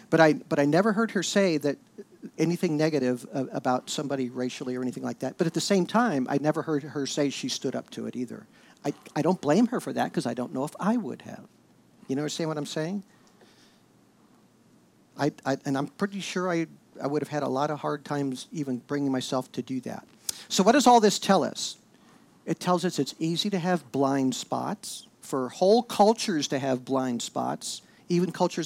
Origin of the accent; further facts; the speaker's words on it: Indiana, United States; I grew up in Indiana, but my mom had a rather large Confederate flag on the wall of our Indiana home, which was rare because Indiana was actually a northern state.